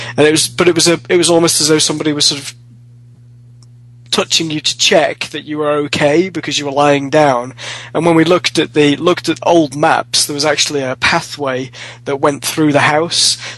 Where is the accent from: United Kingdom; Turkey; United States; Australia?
United Kingdom; Wales; I was brought up in North Wales